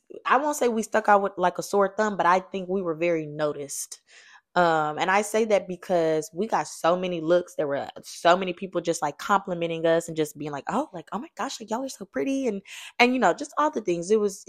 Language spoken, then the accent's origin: English; Louisiana, United States; I'm from Louisiana. Y'all know we love starch and love rice real bad, real real real real real bad.